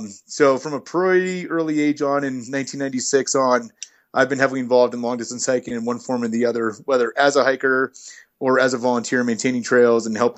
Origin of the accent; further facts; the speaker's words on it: New England, United States; I grew up mostly in New England my whole life until I was in high school